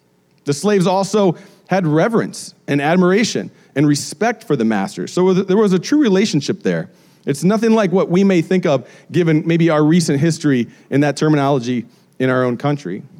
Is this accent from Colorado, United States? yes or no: yes; Colorado, United States; If you've heard my testimony at all, you understand like where we came from Colorado and everything that happened to us there.